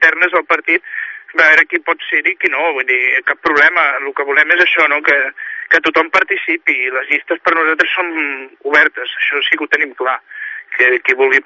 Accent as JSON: {"language": "Catalan", "region": "Catalonia", "country": "Spain", "said": "som catalans, també som espanyols"}